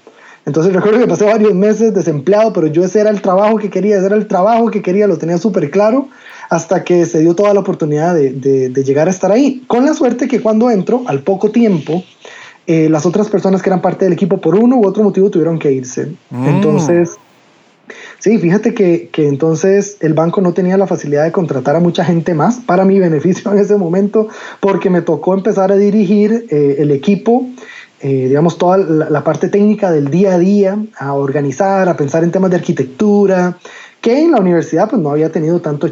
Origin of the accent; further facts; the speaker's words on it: Costa Rica; soy de Costa Rica.